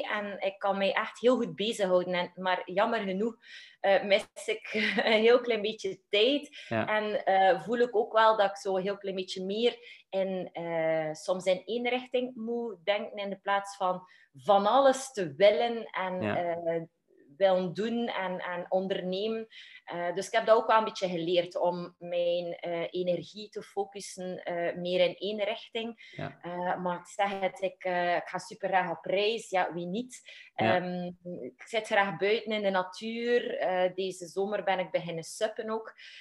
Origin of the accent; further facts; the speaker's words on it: Kortrijk, West Flanders, Belgium; now in Waregem, Belgium; ik ben een doodgewoon meisje, geboren en getogen in Kortrijk. En ondertussen woon ik al 6 jaar in Waregem.